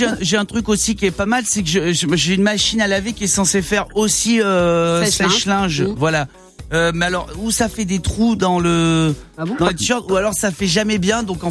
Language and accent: French; Aix-en-Provence, Provence-Alpes-Côte d'Azur, France; Moi, tu sais que je suis d'Aix, hein, je suis à Aix tous les étés.